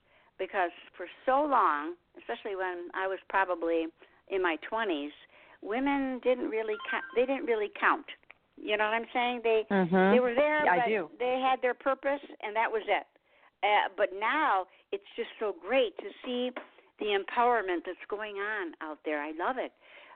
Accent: Michigan, United States; moved away; I came from Michigan, so, you know, I don't want to go back there. I don't need the land of ice and snow.

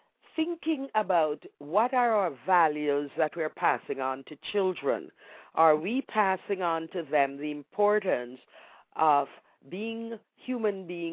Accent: Jamaica; if you remember back to the days when we were growing up in Jamaica

